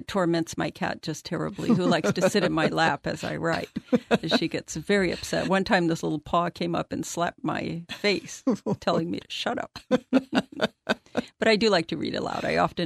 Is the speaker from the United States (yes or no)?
no; Mexico; although I've been in Spain, I did not grow up there as I grew up in Mexico.